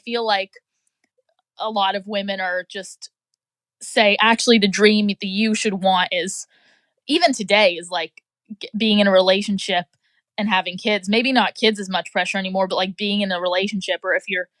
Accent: Florida, United States; I'm from the South, 94 Jacks Beach, whatever, shout out to Florida.

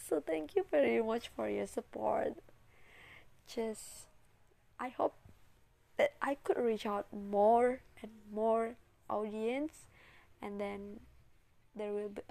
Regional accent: Indonesia; English is a second language; I think that Indonesian citizens, I come from Indonesia, and I think like Indonesian people couldn't recognize my podcast

